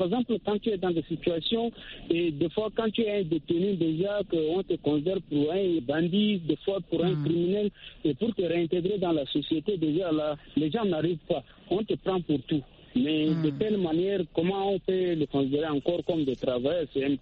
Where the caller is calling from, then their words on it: N'Djamena, Chad; Oui, c'est de Tindamène au Tchad ici, dans la capitale.